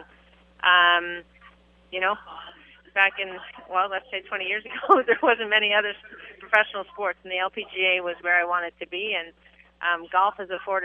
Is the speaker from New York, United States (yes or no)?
no; Maine, United States; our weather is yours growing up in Maine. Whatever Boston got, we got a few days later.